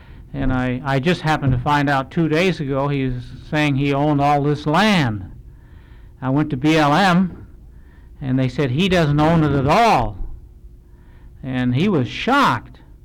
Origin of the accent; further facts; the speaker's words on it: Minto, Alaska, United States; I said no. I'm an American first.